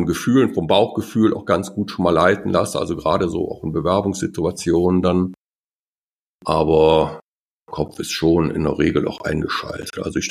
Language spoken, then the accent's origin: German; Stolberg, North Rhine-Westphalia, Germany; In Stolberg bei Aachen.